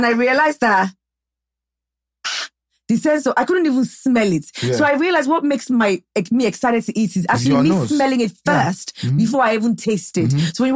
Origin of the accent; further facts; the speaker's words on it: Nigeria; And I'm Nigerian